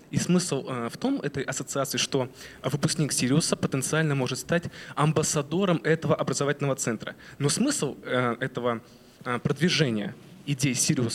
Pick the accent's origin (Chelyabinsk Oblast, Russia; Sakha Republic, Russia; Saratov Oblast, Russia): Chelyabinsk Oblast, Russia; Magnitogorsk; я из Челябинской области, город Магнитогорск. Обучаюсь на 4-м курсе в Магнитогорском государственном техническом университете имени Георгия Ивановича Носова.